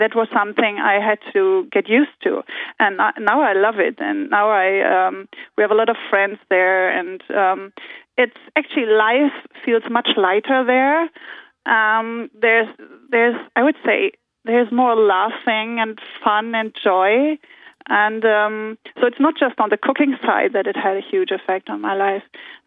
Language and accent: English; Germany; I mean, I'm German. I grew up in Germany